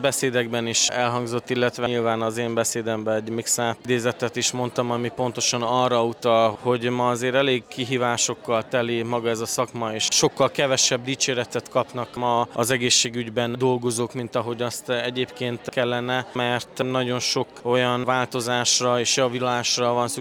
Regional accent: Târgu Mureș, Mureș County, Romania; Örömmel tölt el engem Marosvásárhelyiként

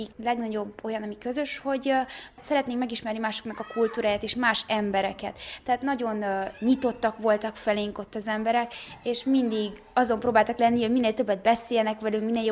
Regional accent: Romania; mi ugyanúgy magyarok vagyunk, és attól, amikor Romániában élünk, nem vagyunk románok.

